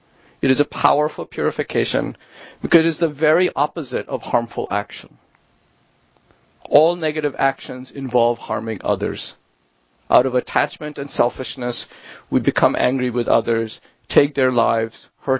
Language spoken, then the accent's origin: English; Kolkata, West Bengal, India; I grew up in Calcutta